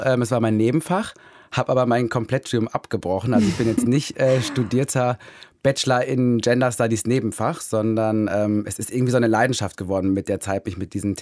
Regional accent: Recklinghausen, North Rhine-Westphalia, Germany; Ich bin in Recklinghausen groß geworden, nicht unbedingt eine Großstadt.

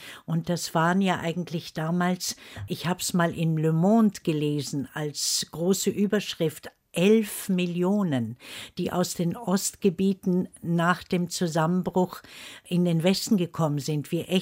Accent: Silesian Voivodeship, Poland; born there; Ich bin ja geboren in Oberschlesien, Auschwitz war nicht weit.

